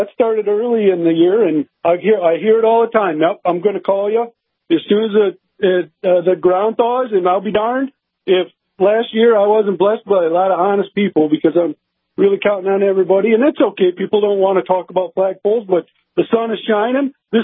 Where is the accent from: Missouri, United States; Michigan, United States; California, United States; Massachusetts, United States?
Michigan, United States; now in North Dakota, United States; I'm a transplant. I'm from Michigan, but I've been here for 6 years, and I love it here.